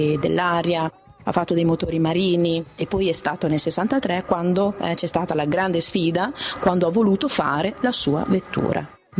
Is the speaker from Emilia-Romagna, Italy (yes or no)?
yes; Sant'Agata, Emilia-Romagna, Italy; Io sono nata anche qui a Sant'Agata e diciamo che sono nata proprio con le Lamborghini. Ricordo che quando ero ragazzina vedevo sfrecciare questi bolidi